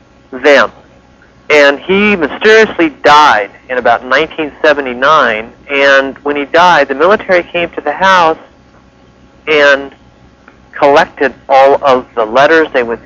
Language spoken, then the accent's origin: English; Santa Rosa, California, United States; Anyway, when 1968, I grew up in the Bay Area, in Santa Rosa, as a matter of fact